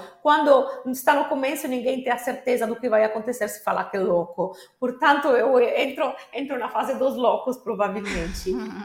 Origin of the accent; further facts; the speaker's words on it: Italy; Portuguese is a second language; moved away as an adult; now in Fortaleza, Brazil; essa italiana chegou aqui com a ideia de lançar um projeto, falando para minha mãe: olha, 10 meses no máximo e volto na Itália